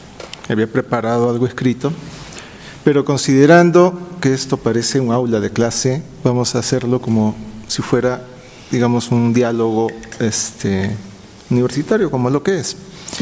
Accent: Peru; siendo un diplomático peruano en ejercicio en el Ecuador

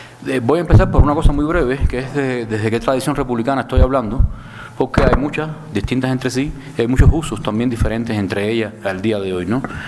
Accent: Cuba; moved away as an adult; now in Quito, Ecuador; Yo llevo unos años viviendo aquí en Quito. Soy cubano.

